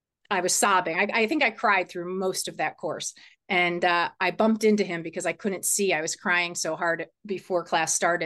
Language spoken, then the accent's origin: English; Cleveland, Ohio, United States; you sat down next to me and noticed that my name tag said I was from Cleveland.